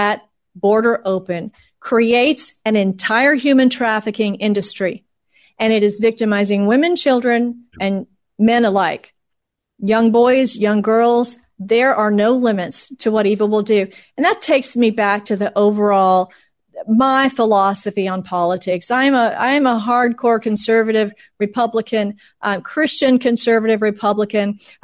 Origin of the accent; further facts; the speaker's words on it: Texas, United States; And I mean, don't even ask me as a Texan about Mark Cuban and his offensive results